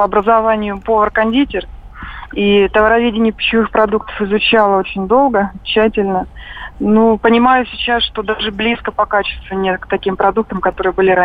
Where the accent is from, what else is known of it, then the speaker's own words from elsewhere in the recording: Vologda, Vologda Oblast, Russia; я сама из Вологды, и Вологда славится своими молочными продуктами